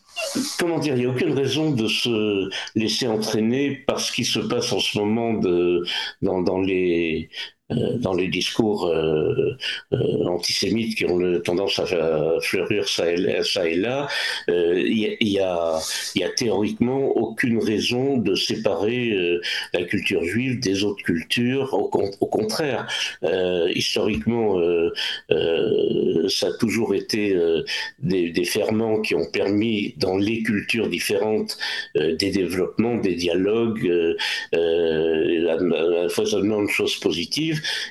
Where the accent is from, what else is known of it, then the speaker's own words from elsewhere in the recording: France; Je suis français, de culture française, très attaché à cette culture, et juif, et de culture juive aussi, et très attaché aussi à cette culture.